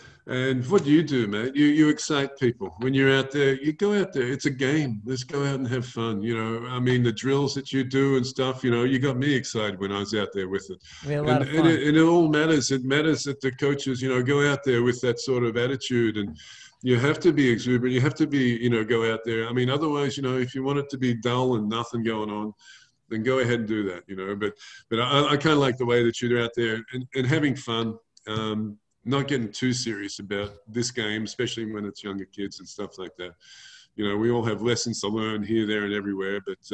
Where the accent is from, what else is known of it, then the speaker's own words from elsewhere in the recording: Geelong, Victoria, Australia; I'm doing it with a lot of cool people that I'm from Geelong, actually. It was made down there